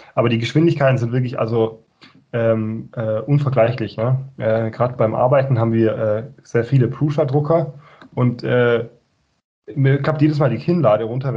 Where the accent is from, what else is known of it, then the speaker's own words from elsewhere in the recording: Bavaria, Germany; Ich komme aus dem Allgäu ursprünglich